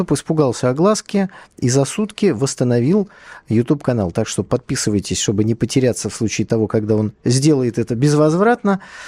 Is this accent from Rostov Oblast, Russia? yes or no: no; Saint Petersburg, Russia; я как выходец из Питера в данном случае промолчу